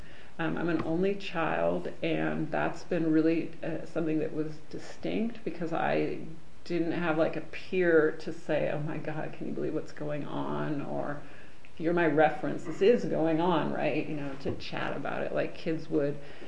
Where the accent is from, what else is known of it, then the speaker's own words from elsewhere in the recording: California, United States; I was born in 1968 in Northern California, just across the bridge from San Francisco